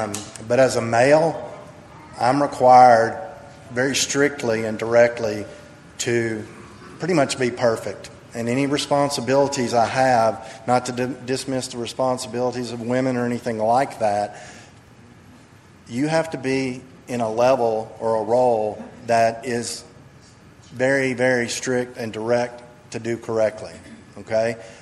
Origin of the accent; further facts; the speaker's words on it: Knoxville, Tennessee, United States; I'm from Knoxville, Tennessee.